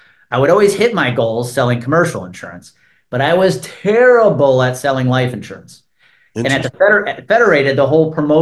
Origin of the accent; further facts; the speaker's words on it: Wisconsin, United States; I grew up 30 miles outside of Milwaukee. So it was my hometown team.